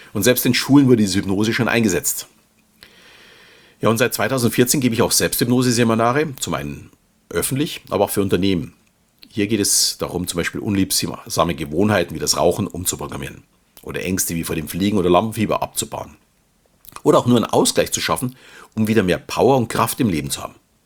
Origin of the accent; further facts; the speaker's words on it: Munich, Bavaria, Germany; fühle mich, auch wenn ich mittlerweile mit meiner Familie etwas außerhalb wohne, noch immer als echter Münchner. Schließlich bin ich geboren und aufgewachsen in der bayerischen Landeshauptstadt. Und auch beruflich bin ich immer in meiner Heimat geblieben.